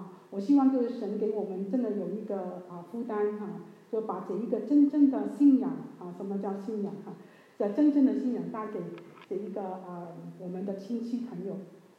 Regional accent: China; 我们中国人才可以有机会啊回到神的身边哈

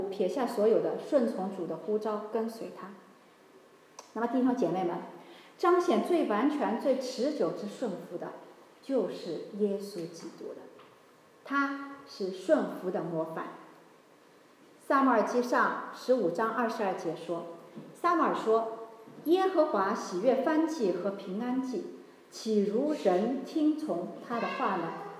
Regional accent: Shanghai, China; 你知道我们上海人，虽然我们住房条件不好，家里很小

